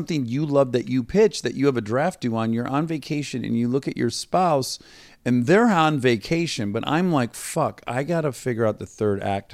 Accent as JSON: {"language": "English", "town": "Detroit", "region": "Michigan", "country": "United States", "said": "I'm from the Detroit area."}